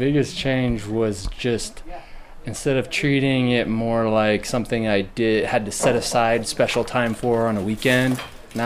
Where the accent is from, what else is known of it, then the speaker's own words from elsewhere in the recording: San Diego, California, United States; now in Texas, United States; I'm from San Diego originally, but now I'm a Texan by zip code.